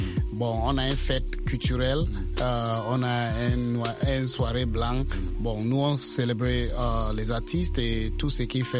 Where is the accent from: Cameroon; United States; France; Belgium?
Cameroon; French is a second language; comme vous pouvez constater, je suis Camerounais.